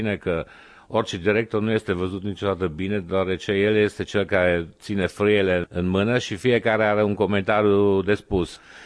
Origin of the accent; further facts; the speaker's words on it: Timișoara, Timiș County, Romania; Am fost mândru că atunci la Revoluție s-a pronunțat pe buzele fiecare orașul Timișoara. Mie mi-au scris în ziarul tenor de Timișoara.